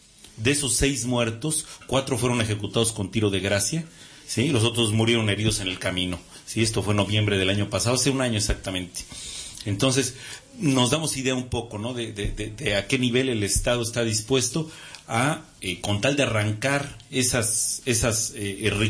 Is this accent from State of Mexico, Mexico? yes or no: no; Chiapas, Mexico; Vengo del estado de Chiapas